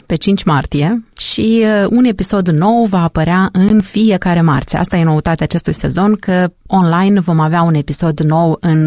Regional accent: Moldova; Nu există o rușine legată de faptul că sunt din Republica Moldova, că sunt basarabean și am un accent nu știu cum când vorbesc cu cei de la București sau de la Cluj

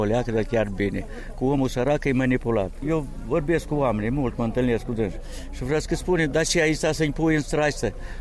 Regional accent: Solniceni, Moldova; am fost primar în Solniceni, vreo 8 ani de zile

